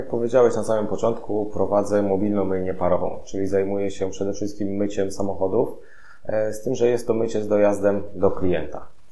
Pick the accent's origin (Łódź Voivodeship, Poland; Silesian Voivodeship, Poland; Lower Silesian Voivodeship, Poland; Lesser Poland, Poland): Łódź Voivodeship, Poland; Zduńska Wola; Natomiast sam jestem ze Zduńskiej Woli i tam również mam swoich klientów